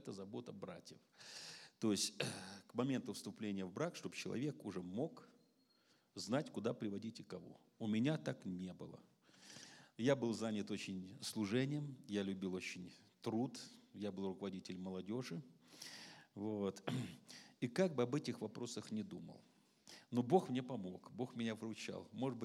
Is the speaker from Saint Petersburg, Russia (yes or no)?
yes; Saint Petersburg, Russia; Но я коренной житель, я имел право на льготы.